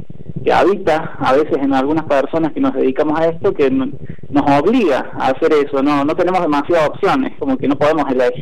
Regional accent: Córdoba, Argentina; siendo cordobés y viviendo en Córdoba, porque el paisaje lo invade todo.

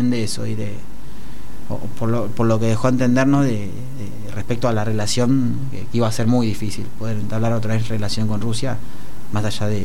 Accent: Argentina; Yo particularmente soy muy argentino y me gusta mucho Argentina y no pienso en irme.

